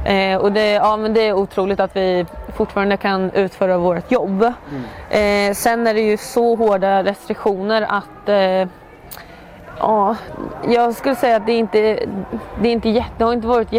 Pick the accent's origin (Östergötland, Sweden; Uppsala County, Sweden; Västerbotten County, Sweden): Östergötland, Sweden; Linköping; also born or lived in Oslo, Norway; mina föräldrar träffades i Oslo blir det att jag säger. Och så är jag född där och flyttade till Linköping när jag var 7 år.